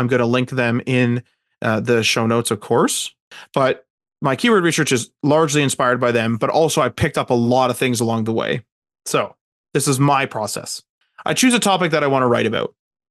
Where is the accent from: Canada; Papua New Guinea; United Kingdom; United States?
Canada; I know I could go to google.ca for Canada since we are Canadian